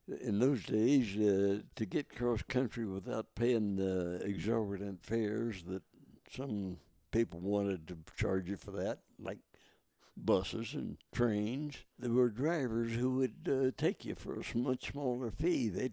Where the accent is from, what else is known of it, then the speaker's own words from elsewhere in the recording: Reeves, Georgia, United States; born there; Actually, I was born in Reeves because my grandmother lived there at the time. Mother went home to have me.